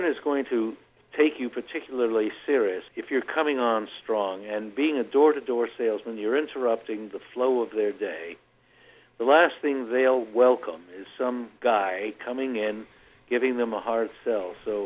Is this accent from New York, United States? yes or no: yes; New York City, New York, United States; moved away as an adult; now in San Francisco, United States; I'm from Manhattan in New York City, and after I got out of the Navy, I went into the publishing business